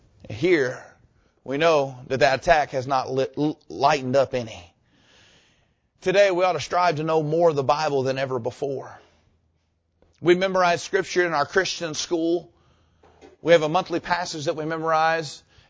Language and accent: English; Jacksonville, Florida, United States; I got a friend of mine that I grew up in church I grew up in Jacksonville.